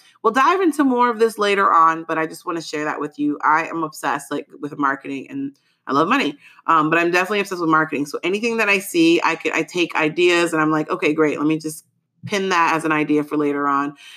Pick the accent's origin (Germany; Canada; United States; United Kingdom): United States; Like I'm Haitian American. If you're Haitian, you know, your parents will never stop talking.